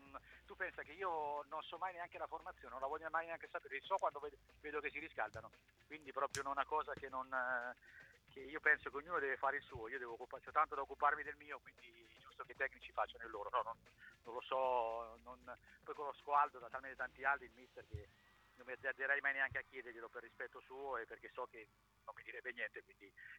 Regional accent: Ancona, Marche, Italy; also born or lived in Milan; io venivo da Milano, però essendo anconetano, anche se abitavo lì

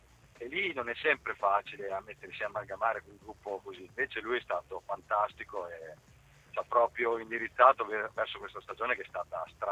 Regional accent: Cesena, Emilia-Romagna, Italy; nonostante io sono di Cesena, con Modena c'è rivalità

